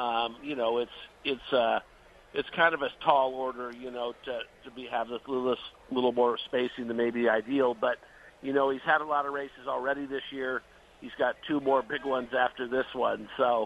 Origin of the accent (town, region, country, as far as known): Pasadena, California, United States; born or raised there